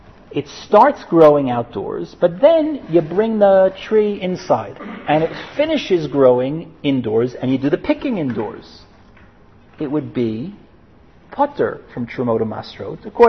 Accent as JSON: {"language": "English", "region": "New Jersey", "country": "United States", "said": "I'm from New Jersey. This is like mother's milk. This is how you grow up in New Jersey, right?"}